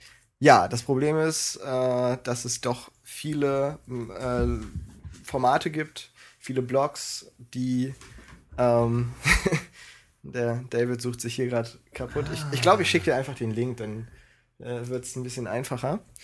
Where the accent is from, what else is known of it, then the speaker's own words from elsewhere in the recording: Hanover, Lower Saxony, Germany; Als Hannoveraner ist